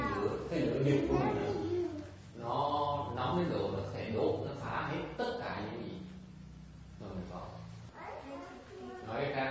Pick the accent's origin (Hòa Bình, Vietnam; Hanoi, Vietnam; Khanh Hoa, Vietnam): Khanh Hoa, Vietnam; Nha Trang; hồi nhỏ sống ở Nha Trang, thì ở Nha Trang là thích ăn đồ biển